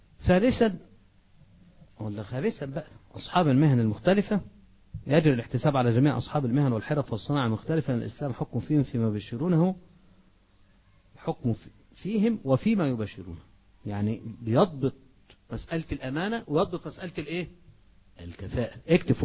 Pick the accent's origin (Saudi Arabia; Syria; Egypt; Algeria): Egypt; عندنا في مصر